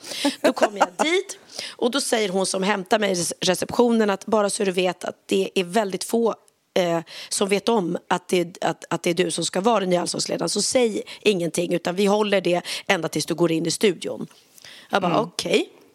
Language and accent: Swedish; Sweden; now in Spain; då kan jag vara hemma i Sverige på somrarna mycket mer, vilket gör att jag kan umgås med mina föräldrar mycket mer.